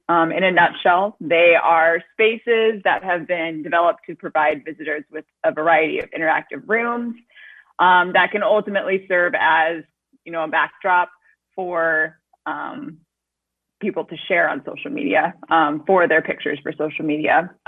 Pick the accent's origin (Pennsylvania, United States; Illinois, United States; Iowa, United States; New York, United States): Iowa, United States; Iowa City; So I am from Iowa City. So I am from Iowa.